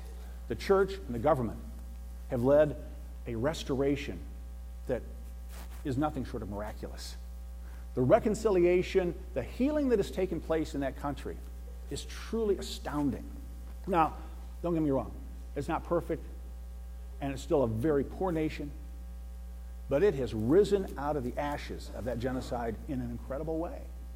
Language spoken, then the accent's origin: English; Michigan, United States; also born or lived in Bay City; I was born in Bay City and lived there until I was about 10. And then my folks bought a place up in Gladwin County on a small lake. And that's where I lived through my high school years.